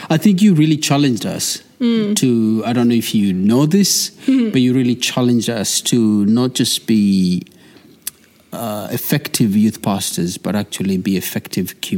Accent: Kenya; moved away as an adult; now in New Zealand; I am originally from Kenya.

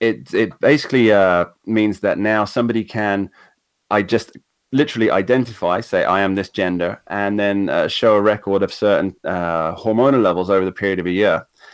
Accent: United Kingdom; I am European. I am British. I'm just not part of the European Union.

